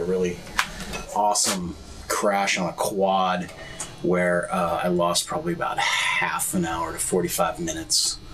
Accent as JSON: {"language": "English", "town": "Salinas", "region": "California", "country": "United States", "also_born_or_lived": "Santa Cruz", "said": "Originally, sure. I'm from Salinas, California."}